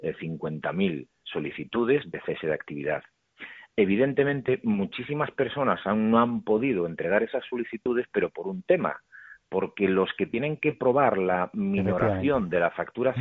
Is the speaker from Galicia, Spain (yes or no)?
yes; Galicia, Spain; soy gallego, vengo del mundo del mar